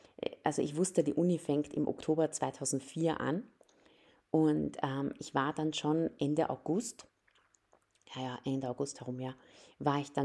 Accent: Upper Austria, Austria; accent: Upper Austrian; Und ich habe immer Dialekt gesprochen, wenn ich dann nach Linz gegangen bin und da mit meinen Freundinnen gesprochen habe.

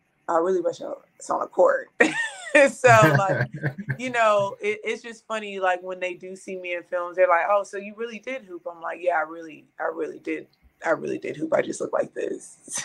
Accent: Houston, Texas, United States; I am born and raised from Houston, Texas. Southwest side.

